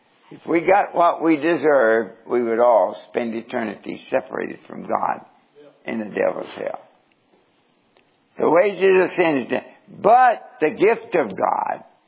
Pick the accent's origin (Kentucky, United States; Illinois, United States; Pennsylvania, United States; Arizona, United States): Kentucky, United States; Norton; born there; I was born in 1933 in Norton, Kentucky. To a coal miner.